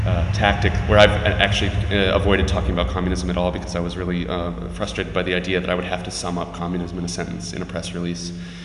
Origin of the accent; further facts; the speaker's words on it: United States; especially because I'm an American